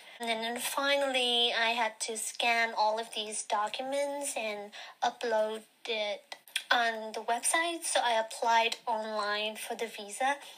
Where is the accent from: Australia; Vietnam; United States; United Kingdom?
Vietnam; Da Lat, Lâm Đồng; English is a second language; moved away as an adult; also born or lived in Ho Chi Minh City; now in Edmonton, Canada; I'm currently 25 years old. I'm living in Edmonton, Canada right now, but I came from Vietnam, and my hometown in Vietnam was Da Lat, but I lived in Ho Chi Minh City as well.